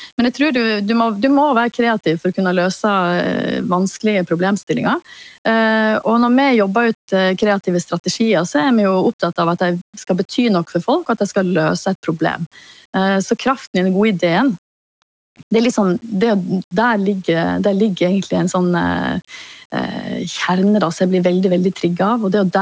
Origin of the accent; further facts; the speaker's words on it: Årdal, Vestland, Norway; accent: Vestland dialect; moved away as an adult; now in Oslo, Norway; Jeg har jo en vestlandsdialekt, så jeg jo egentlig opprinnelig fra Årdal I Sogn.